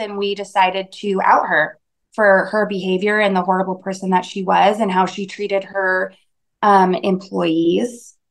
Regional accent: Arizona, United States; also born or lived in Boston; now in Salt Lake City, United States; No. I was actually born in Boston and pretty much raised in Arizona.

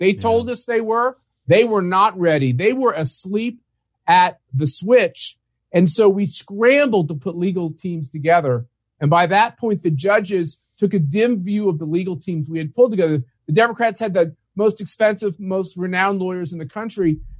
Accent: United States; And as an American, I know that we're not going to survive as a country if half the country questions the results of the last election.

